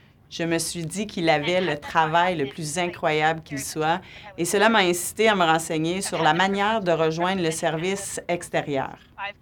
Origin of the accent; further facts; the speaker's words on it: Manitoba, Canada; moved away as an adult; now in Singapore, Singapore; Je suis une métisse de la Rivière-Rouge, originaire du sud-est du Manitoba, mais j'ai également vécu dans le nord du Manitoba pendant mon enfance et à Winnipeg pendant mes études à l'Université du Manitoba.